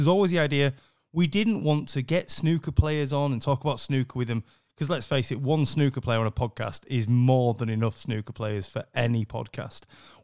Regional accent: York, Yorkshire and the Humber, United Kingdom; I'm from York, Rick's from York. We actually went to the same school.

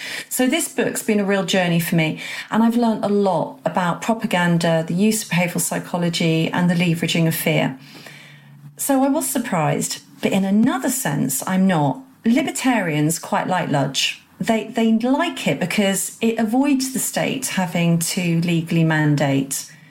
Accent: England, United Kingdom; I'm proudly patriotic, love being English and British.

